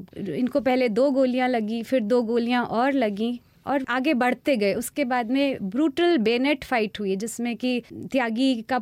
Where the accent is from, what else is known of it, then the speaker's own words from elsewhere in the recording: Kotdwar, Uttarakhand, India; कोटद्वार मेरा home town है। ये गढ़वाल का एक छोटा सा, शहर भी नहीं कह सकते, गांव और शहर के बीच में कस्बा टाइप का है, जहाँ पर एक शांत सी नदी बहती है जिसका नाम खो है, पहाड़ शुरू होते हैं वहाँ से।